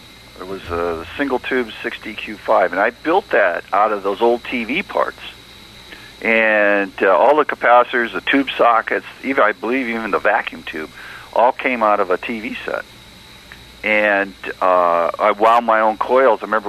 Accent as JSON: {"language": "English", "region": "Ohio", "country": "United States", "said": "I was from Ohio, so I would talk basically about 500 to 1,000 miles."}